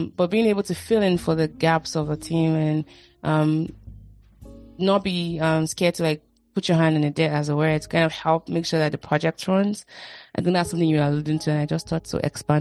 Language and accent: English; Nigeria; growing up in Nigeria and growing up being the firstborn and the female, there was a lot of responsibility on my head